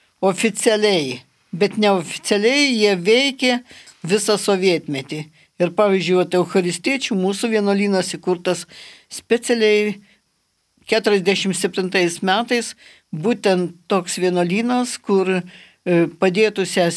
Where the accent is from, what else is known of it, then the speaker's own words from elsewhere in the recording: Kelmė, Šiauliai County, Lithuania; born there; Gimiau Kelmėj kaime, Labūnų kaime, ir tėvai tuoj pat netrukus persikėlė į savo statytą namelį, tai brolis jau gimė dar arčiau Kelmės. Ir nuo 7 metų pradėjau lankyti mokyklą, jau gyvenom Kelmėj, persikėlė į Kelmę.